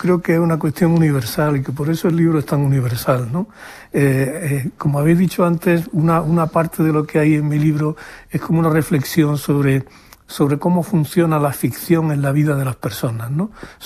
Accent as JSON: {"language": "Spanish", "town": "Jaén", "region": "Andalusia", "country": "Spain", "said": "La España de Jaén. Claro. Que es mi tierra, que está muy cerca de la Mancha"}